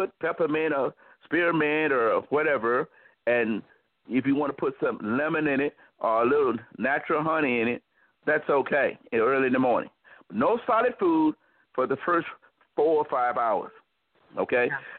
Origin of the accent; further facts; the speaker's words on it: the South, United States; Now, when we come from the South, they say, eat it while it's hot, and it be scorching your tongue.